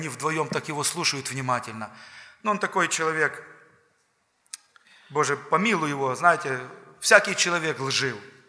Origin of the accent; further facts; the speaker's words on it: Ukraine; И чеченец узнал, что я украинец